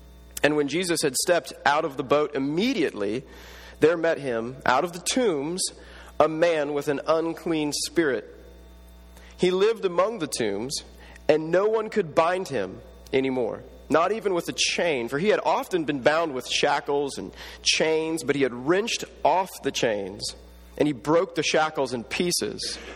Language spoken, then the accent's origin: English; Kansas, United States; I'm from Kansas originally, married into the East Coast, and I have embraced that term